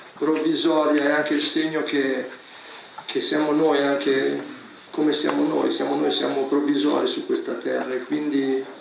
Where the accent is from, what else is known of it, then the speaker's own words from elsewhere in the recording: Casatenovo, Lombardy, Italy; i miei amici di Casatenovo, che è il mio paese di origine, nella Brianza, sono partiti